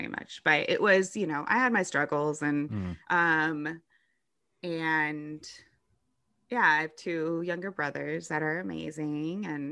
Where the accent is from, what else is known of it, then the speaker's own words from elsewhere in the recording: San Jose, California, United States; So I'm from San Jose, which is in the Bay Area.